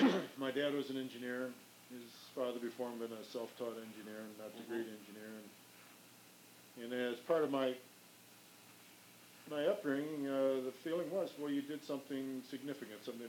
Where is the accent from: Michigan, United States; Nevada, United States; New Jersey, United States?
Michigan, United States; Detroit; born there; We'll start at the beginning. I was born in April of 1945 in Detroit, Michigan